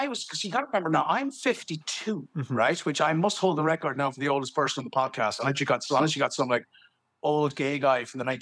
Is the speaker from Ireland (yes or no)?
yes; Limerick, Munster, Ireland; I grew up in Moira Austin, Limerick, and she was just a girl in the housing estate.